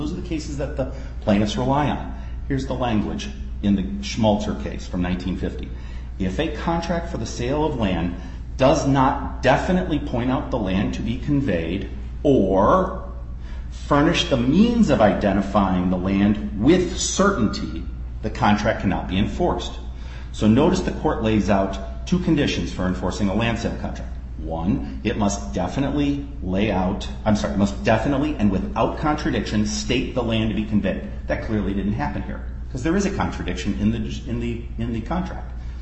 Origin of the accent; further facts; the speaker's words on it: Texas, United States; And I'm from Texas. I thought it was slow.